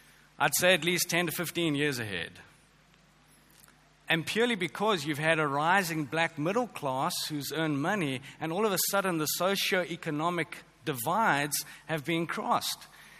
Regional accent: Johannesburg, Gauteng, South Africa; You know, having been born and raised in Johannesburg, particularly post-1994, I had to come to grips with transformation very quickly in Johannesburg.

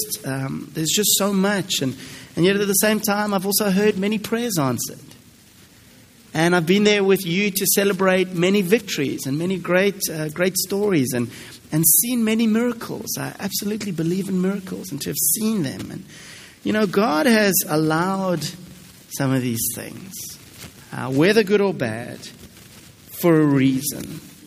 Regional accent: South Africa; it's interesting as a South African

